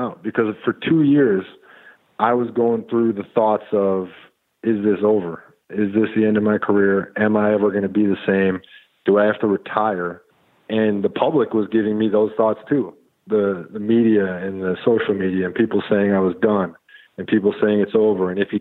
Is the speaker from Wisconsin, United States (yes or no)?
yes; Wisconsin, United States; So I grew up in Wisconsin, a small town. I mean, my graduating high school class had 140 people in it.